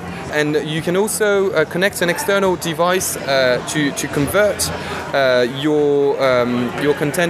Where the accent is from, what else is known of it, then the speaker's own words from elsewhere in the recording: France; accent: French; English is a second language; I'm French like the company, so but I've been here 4 years, so I'll try not to disappoint you too much with my French accent.